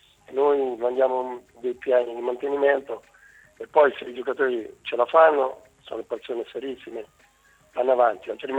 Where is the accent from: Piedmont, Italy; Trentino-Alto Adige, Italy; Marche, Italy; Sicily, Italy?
Marche, Italy; Ancona; perché sai che sono di Ancona e tengo questi colori.